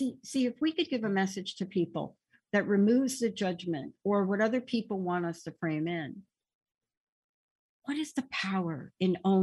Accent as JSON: {"language": "English", "region": "East Coast", "country": "United States", "tie": "born or raised there", "said": "My relationship with water, growing up on the East Coast, I love water. I cannot swim to save my life, but if you put me in water, I'm not going to get out. I had to move here to the West Coast, water everywhere."}